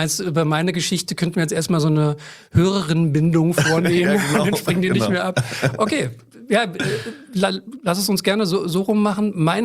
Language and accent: German; Berlin, Germany; born there; Yes, zwei gebürtige Berliner in einem Raum.